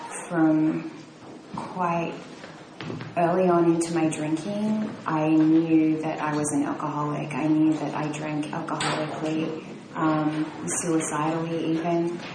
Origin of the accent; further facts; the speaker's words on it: Australia; I grew up in Australia. Both my parents were artists.